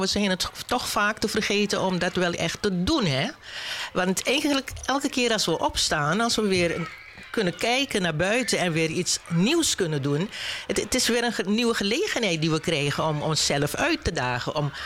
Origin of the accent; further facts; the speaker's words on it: Suriname; u hoort het ook wel aan mij dat ik uit Suriname kom. Dat ik zo af en toe een Surinaams sausje erin doe